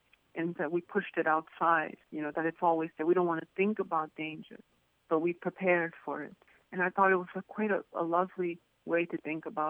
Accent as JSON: {"language": "English", "town": "Hartford", "region": "Connecticut", "country": "United States", "tie": "born or raised there", "said": "Well, you know, I grew up in Hartford, and there were very few fire escapes, believe it or not. And I worked in tobacco fields in the Connecticut River Valley, so it was in the country."}